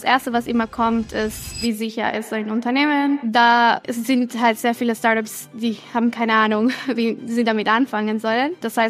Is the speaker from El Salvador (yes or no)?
yes; El Salvador; now in Germany; Ich komme ursprünglich aus El Salvador, bin in Deutschland schon seit 12 Jahren circa.